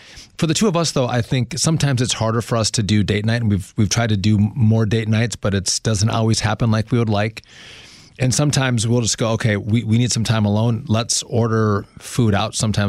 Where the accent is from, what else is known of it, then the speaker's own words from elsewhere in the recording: Wisconsin, United States; Like, I'm from Wisconsin.